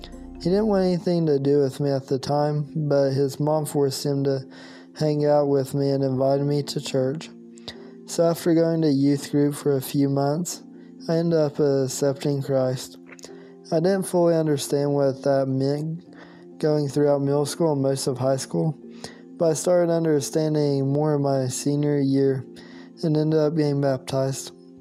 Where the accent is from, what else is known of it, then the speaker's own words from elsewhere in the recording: Oklahoma, United States; I'm a college student in Oklahoma and I'm from Oklahoma.